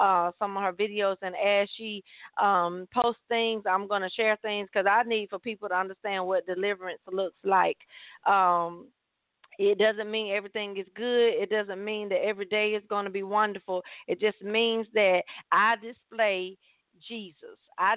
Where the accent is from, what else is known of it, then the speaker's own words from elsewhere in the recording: Atlanta, Georgia, United States; I think that's what most of us in Atlanta. Look. And so growing up in Atlanta, I realized that a lot of stuff we kept